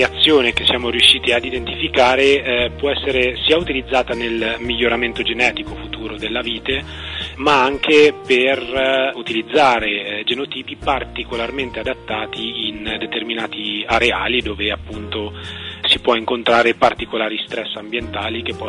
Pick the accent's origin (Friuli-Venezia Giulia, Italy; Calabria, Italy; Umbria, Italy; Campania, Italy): Umbria, Italy; io sono originario dell'Umbria, Lago Trasimeno, e lì ho una piccola azienda dove produciamo olio